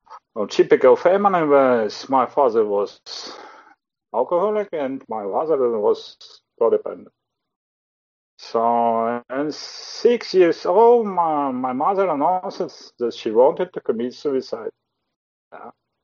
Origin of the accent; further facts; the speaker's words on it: Kyiv, Ukraine; I'm recovering from depression. I'm from Kyiv, Ukraine. I'm 47 years old